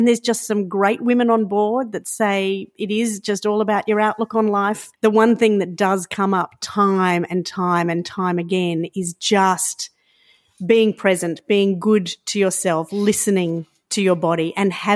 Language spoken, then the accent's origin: English; Brisbane, Queensland, Australia; This is the creation of a girlfriend of mine that we were growing up in Brizzy at the same time.